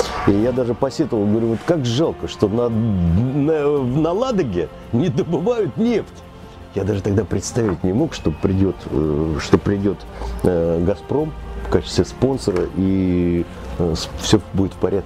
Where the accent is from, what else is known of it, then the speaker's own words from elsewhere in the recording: Saint Petersburg, Russia; also born or lived in Kolyma; И я родился на севере, я родился на Колыме. У меня даже свидетельство о рождении на якутском языке. Но я с 5 лет живу уже в Ленинграде.